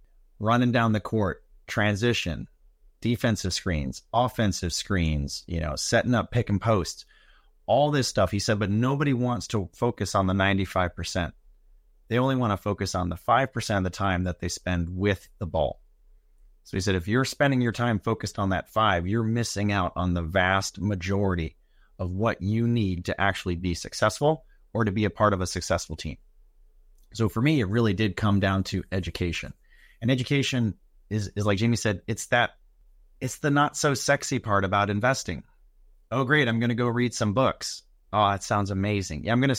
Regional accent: Hawaii, United States; I grew up in Hawaii. It's a small little rock in the middle of the Pacific. It is quite possibly one of the most remote locations for air travel there is.

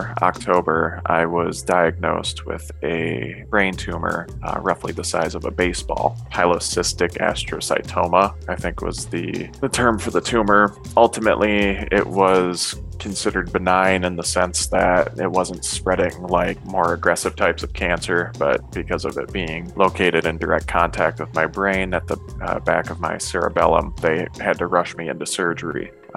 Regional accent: Oakdale, Minnesota, United States; now in Cottage Grove, United States; Where I grew up was in Oakdale, Minnesota, which is basically ground zero, I found out later, of the 3M chemical dumps

